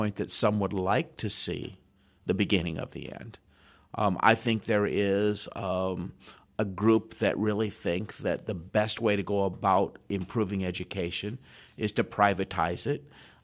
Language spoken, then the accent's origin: English; Iowa, United States; also born or lived in New Jersey; You know, I'm from Iowa, a state that had about 3 million people and 436 school systems.